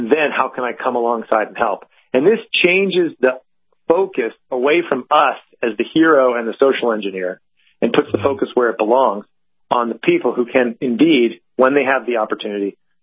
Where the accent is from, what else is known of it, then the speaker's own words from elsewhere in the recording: United States; I'll talk to my European friends. I'm like, don't worry, it's okay, I'm American.